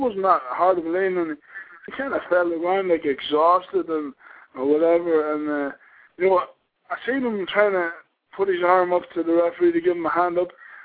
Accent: Ireland; Like a drink, but I'm Irish, nothing to do with anybody, and it's just me.

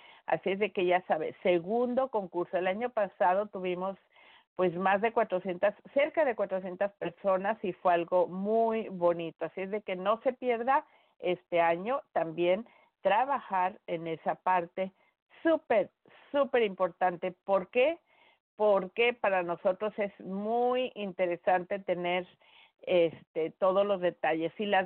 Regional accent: Mexico; nosotros como mexicanos, digo como mexicanos porque creo que no existe en otro lugar

